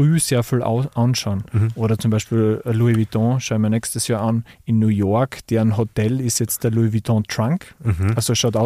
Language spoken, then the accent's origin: German; Styria, Austria; now in Villach, Austria; ich bin von der Steiermark nach Villach gekommen, dann haben wir Bachelor studiert und dann sind alle Kumpel irgendwie weggegangen, die ganzen Kärntner.